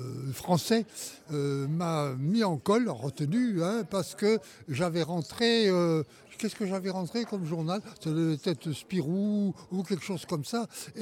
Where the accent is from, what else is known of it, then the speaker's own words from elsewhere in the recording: Angoulême, Nouvelle-Aquitaine, France; Quand je voyageais, que j'expliquais que j'étais d'Angoulême, alors je disais, ben c'est au nord de Bordeaux et c'est à côté de Cognac.